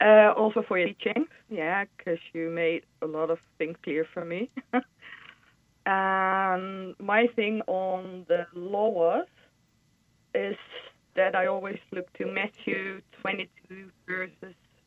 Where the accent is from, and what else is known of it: Netherlands; now in Spain